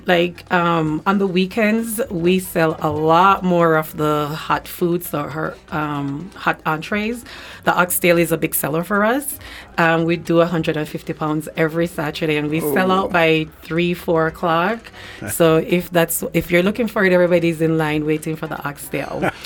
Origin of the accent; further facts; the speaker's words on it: Jamaica; And our food in Jamaica, I'm Jamaican.